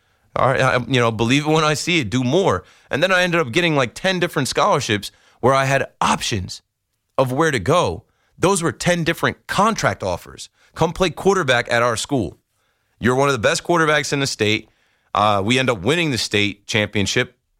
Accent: Ocean Township, New Jersey, United States; You know, when I was growing up in Ocean Township playing football, I knew it was my only way out.

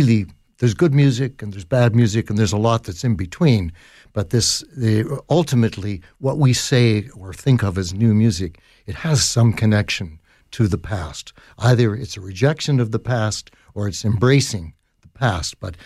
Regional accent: Peterborough, Ontario, Canada; It is true. I grew up in Peterborough

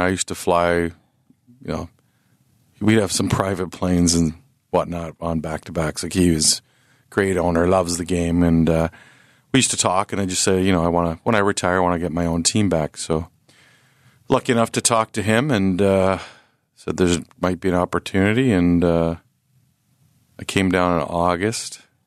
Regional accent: Peterborough, Ontario, Canada; growing up in Peterborough. I used to ride my bike to the library and watch the old 8mm tapes on the old Wings in the 70s. And those are the guys from my neighborhood.

